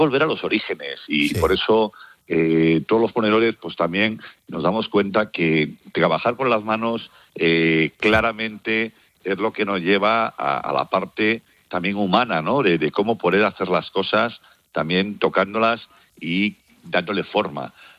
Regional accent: Galicia, Spain; Y claro, ahí es donde yo les decía, no, estoy en Galicia, en una aldea que ha estado cerrada, deshabitada

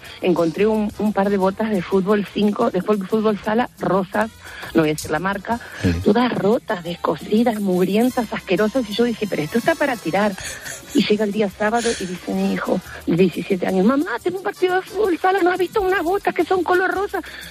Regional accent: Argentina; moved away; los escucho desde hace 15 años, desde que vine de Argentina

